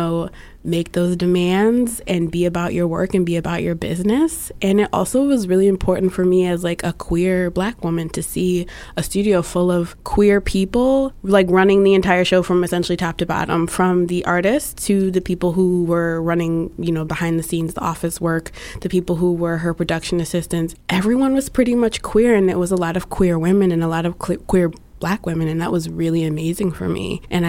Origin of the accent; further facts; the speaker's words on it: Baltimore, Maryland, United States; I would say I'm from Over West, as we tend to say. I have spent a lot of my time since moving back in the neighborhood I was born in the Reservoir Hill neighborhood.